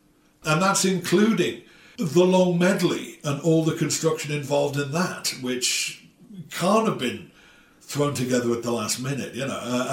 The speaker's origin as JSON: {"language": "English", "town": "Liverpool", "region": "North West England", "country": "United Kingdom", "tie": "born or raised there", "said": "I'm from the … bit. You know, I went to Dovedale Primary School, same as … I'm from that part of town. You know, I'm from the … part of town."}